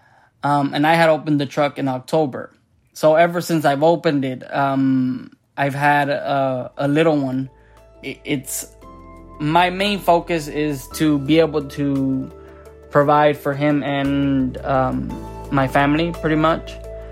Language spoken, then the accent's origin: English; Houston, Texas, United States; I am from Houston, Texas, and I am a food truck owner.